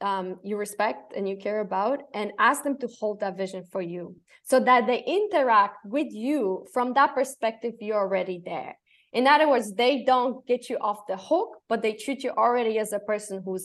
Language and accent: English; Poland; English is a second language; I'm a bad swimmer because I grew up in Poland. On the Great Plains, there was no water. And if you go into the Baltic Sea, it's even worse.